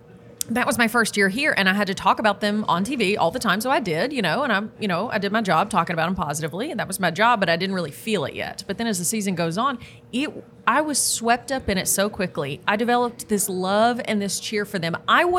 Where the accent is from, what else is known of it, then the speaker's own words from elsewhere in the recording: Tennessee, United States; No, I grew up in Tennessee. Everybody's from somewhere. And I grew up hating Kentucky.